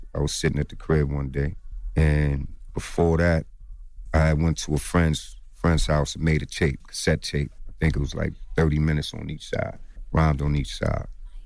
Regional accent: New York, United States; Like, yo, where you from? I'm from Long Island.

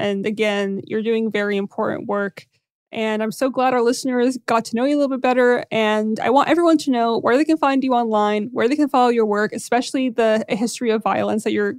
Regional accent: Syria; that, when people meet me and one, they figure out I'm Middle Eastern, especially if they figure out I'm from Syria.

